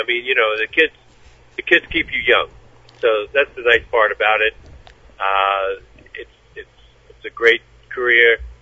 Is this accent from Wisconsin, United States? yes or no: no; Long Island, New York, United States; I grew up on Long Island. We did not have a Thanksgiving Day game, and there's nothing like it.